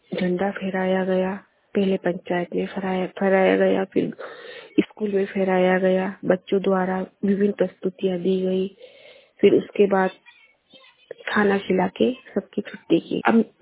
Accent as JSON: {"language": "Hindi", "town": "Mhow", "region": "Madhya Pradesh", "country": "India", "said": "मैं ग्राम गांगलिया छड़ी महू से हूँ, जिला इंदौर।"}